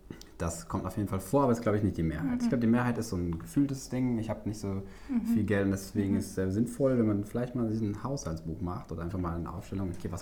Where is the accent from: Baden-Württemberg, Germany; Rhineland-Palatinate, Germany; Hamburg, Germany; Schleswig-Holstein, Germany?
Rhineland-Palatinate, Germany; Mainz; born there; wir sind hier in Koblenz. Ich bin aber eigentlich gebürtig Mainzer.